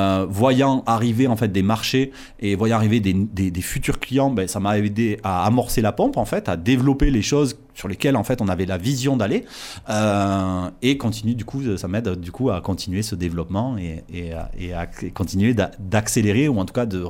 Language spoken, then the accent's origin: French; Occitanie, France; moi je suis originaire de pas très loin, je suis originaire du Gers et j'habite à l'entrée de la Vallée d'Or.